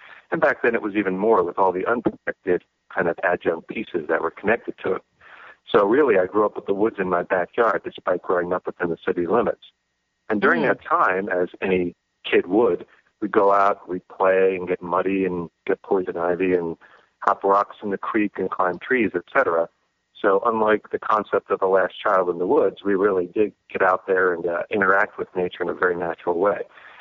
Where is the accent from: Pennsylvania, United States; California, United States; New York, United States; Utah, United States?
Pennsylvania, United States; Philadelphia; moved away as an adult; I grew up in Philadelphia. I'm 48 now, and I lived in Philadelphia for about 18 years until I moved away to college.